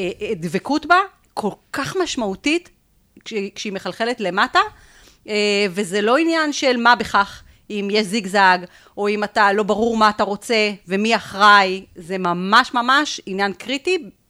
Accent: Jerusalem, Jerusalem District, Israel; אני ירושלמית גאה

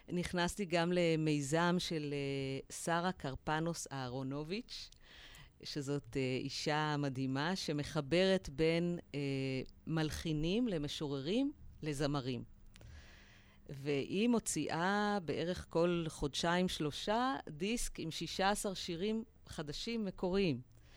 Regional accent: Jerusalem, Jerusalem District, Israel; אני ילידת ירושלים

